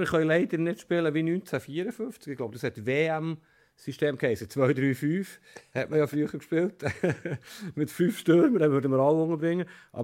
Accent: Switzerland; ich weiss, wir sind Schweizer und so, aber ich bin ja nicht unbedingt ein riesen Schweiz-Fan.

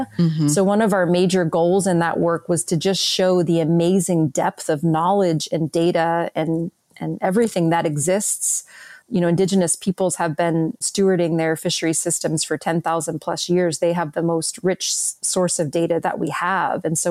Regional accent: Pittsburgh, Pennsylvania, United States; I'm from Pittsburgh. We were told not really to eat fish when I was growing up because of all the industrial pollution.

